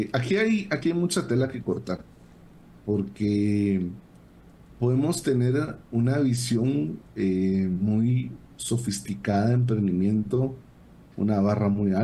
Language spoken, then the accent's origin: Spanish; Guatemala; o simplemente pues somos soñadores los guatemaltecos